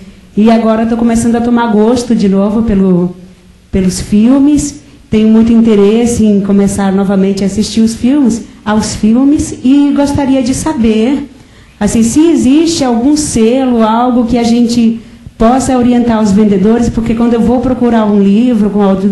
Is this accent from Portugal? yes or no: no; Paraíba, Brazil; now in Curitiba, Brazil; eu sou paraibana, mas moro em Curitiba há 9 anos.